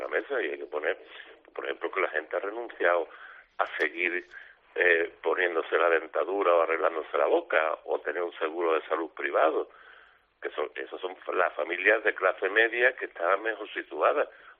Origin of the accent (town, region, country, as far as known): Málaga, Andalusia, Spain